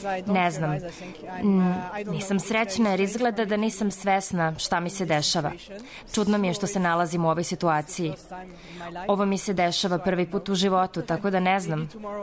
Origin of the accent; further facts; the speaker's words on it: Egypt; ja sam sa tim svetom povezana zbog toga što govorim arapski. Odrasla sam u Egiptu, volim Egipat.